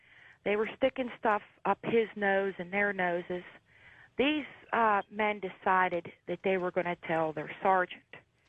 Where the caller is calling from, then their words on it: Pennsylvania, United States; I'm calling from Pennsylvania.